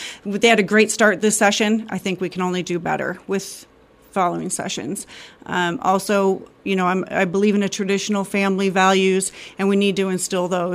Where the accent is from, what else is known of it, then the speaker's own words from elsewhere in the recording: Minneapolis, Minnesota, United States; also born or lived in Iowa; Well, I was born in Iowa, but I grew up in Minneapolis. And then I came back, lived in Riverside, and met my husband, well, future husband, and then moved out to the farm.